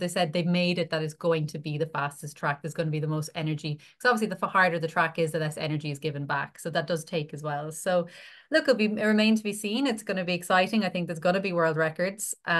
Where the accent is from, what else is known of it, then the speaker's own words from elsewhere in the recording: Ireland; We actually really are here to perform as an Irish team.